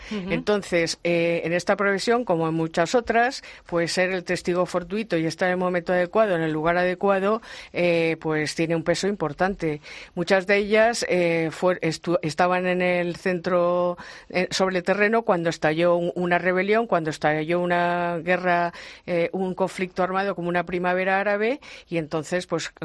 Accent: Spain; also born or lived in Washington, United States; sin la presencia de las mujeres españolas, que en 5 siglos hemos ido dejando huella

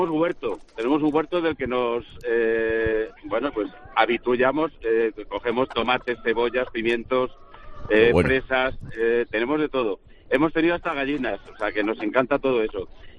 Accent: Mogarraz, Castile and León, Spain; nosotros somos de Salamanca y tenemos vínculo con la Sierra de Francia, salmantina. Seguro que conoces pueblos por allí. La Alberca es el más conocido, pero tenemos pueblos. El mío es Mogarraz, el de mi mujer es Miranda del Castañar, que son pueblos fabulosos.

